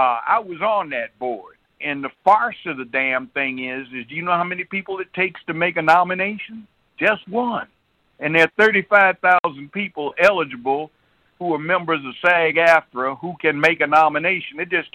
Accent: Los Angeles, California, United States; also born or lived in Washington, D.C.; now in Memphis, United States; I'm 72 years old. I grew up in Los Angeles, born in Washington, D.C., been in Memphis, Tennessee for 46 years.

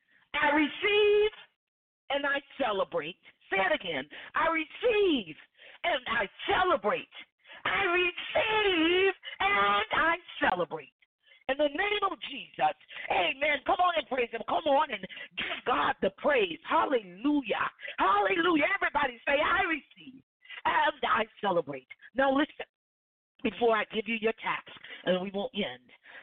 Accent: Alabama, United States; Yes, you know I'm from Alabama. It's a southern thing, isn't it?

